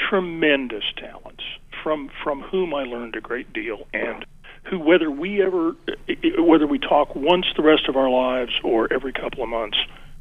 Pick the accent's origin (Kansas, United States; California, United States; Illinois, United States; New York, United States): Illinois, United States; and I'm from Illinois, and I'm used to governors running around with, five cars around them and armed guards.